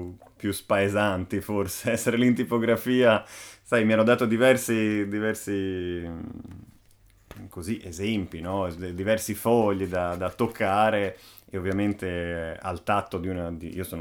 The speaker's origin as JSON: {"language": "Italian", "region": "Friuli-Venezia Giulia", "country": "Italy", "said": "Ad esempio io sono friulano, in Friuli la narrativa tradizionale è che sti Veneti erano dei colonizzatori che ci hanno rubato tutto."}